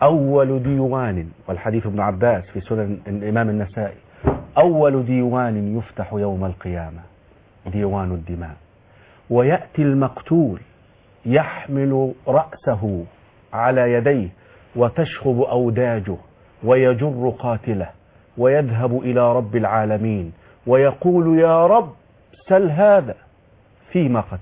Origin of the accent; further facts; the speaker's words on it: Egypt; بلادنا مصر